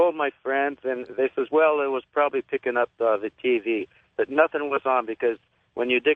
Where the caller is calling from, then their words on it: Upland, California, United States; I'm calling from Upland, California.